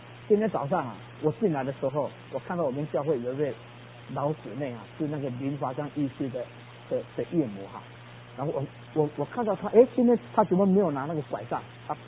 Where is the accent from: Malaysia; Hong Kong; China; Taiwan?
Taiwan; Hsinchu; 那个时候在新竹啊，我们老家是在新竹。